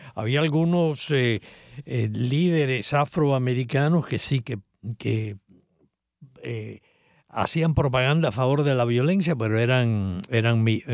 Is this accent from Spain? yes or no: no; Cuba; now in United States; Somos igualmente cubanos, en el caso de nosotros cuatro, como se puede ser de otra nacionalidad, y a la vez americanos, ¿no?